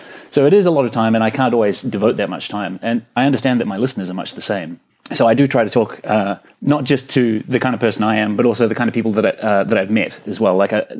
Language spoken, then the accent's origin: English; New Zealand; now in Australia; As a New Zealander living in Australia, New Zealanders generally are very self-conscious as it is.